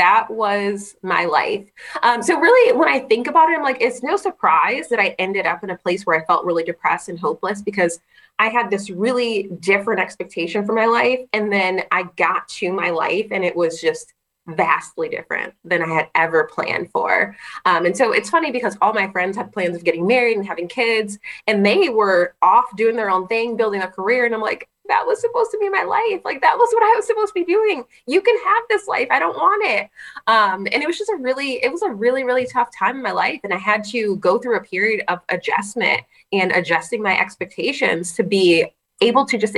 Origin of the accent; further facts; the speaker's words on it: Connecticut, United States; I grew up in Connecticut. And so that was like the closest city to us.